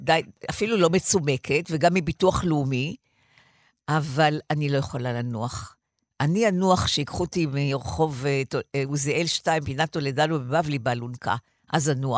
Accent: Tel Aviv, Tel Aviv District, Israel; born there; אני נולדתי במלחמת העולם השנייה. הגנרל רומל היה במדבר המערבי. אני נולדתי בתל אביב, ברחוב דיזינגוף, פינת נורדאו, צפון תל אביב.

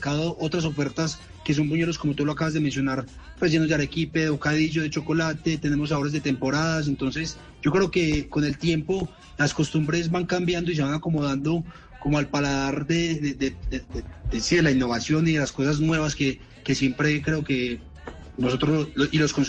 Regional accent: Manizales, Caldas, Colombia; Bueno, primero yo soy de Manizales.

